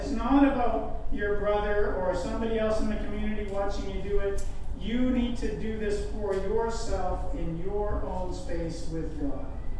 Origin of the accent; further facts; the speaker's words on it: El Salvador; I grew up in El Salvador